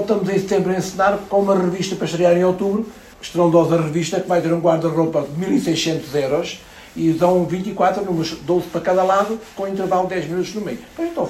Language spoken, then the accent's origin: Portuguese; South, Portugal; Eu sou do Sul, estou cá há 11 anos